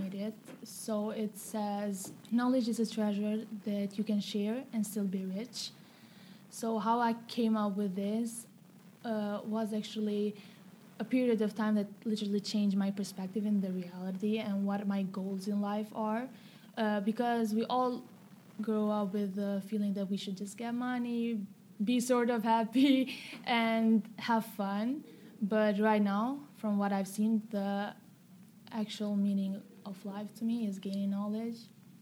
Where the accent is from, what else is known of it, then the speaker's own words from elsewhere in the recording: Kosovo; I'm from Kosovo and I'm 18 years old.